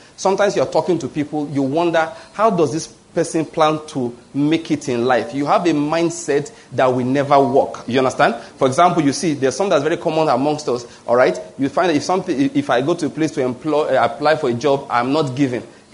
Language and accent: English; South West, Nigeria; So I am not from Eastern Nigeria. That's what I'm going to explain. All right? Naturally speaking. So when I said I was going to come to Enugu, people say, eh? You know you are from the West, though.